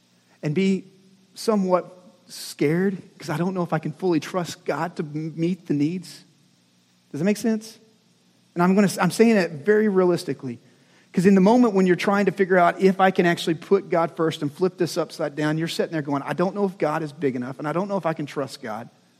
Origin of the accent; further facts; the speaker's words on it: Texas, United States; So it's like this. I'm from West Texas. And we used to dare people.